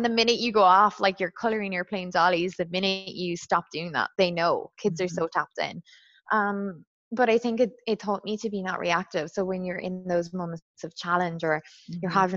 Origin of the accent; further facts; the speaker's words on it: Ireland; as a Catholic girl growing up in Ireland, that was God.